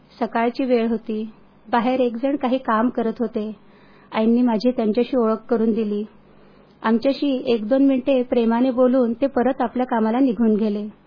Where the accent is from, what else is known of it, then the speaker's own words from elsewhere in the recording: Nashik, Maharashtra, India; मी मूळची नाशिकची, तीर्थक्षेत्र असलेल्या गावातून आल्याने साहजिकच घरातले वातावरण अतिशय धार्मिक होते.